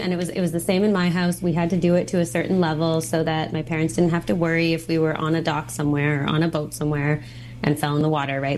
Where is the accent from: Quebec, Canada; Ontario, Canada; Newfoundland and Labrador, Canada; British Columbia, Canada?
British Columbia, Canada; There's so much water here. That's what we do for recreation as British Columbians.